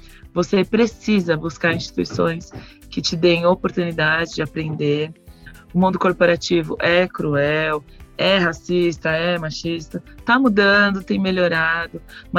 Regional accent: São Paulo, Brazil; Sou paulistana, por isso que a gente fala do busão, né?

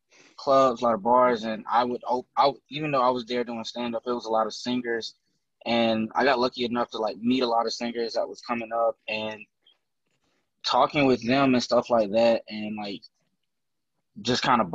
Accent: South Carolina, United States; I make music. Kind of vent a lot of my music. I'm from South Carolina.

